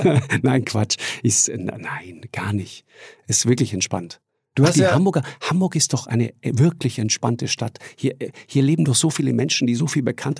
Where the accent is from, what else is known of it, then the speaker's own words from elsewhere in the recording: Tyrol, Austria; weil bei uns in Tirol wird auch immer sofort geduzt.